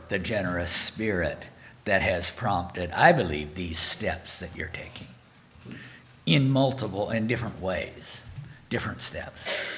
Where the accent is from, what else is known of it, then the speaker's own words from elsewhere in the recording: Oswego, Kansas, United States; So we're from Southeast Kansas. Like Brother mentioned, Oswego is our hometown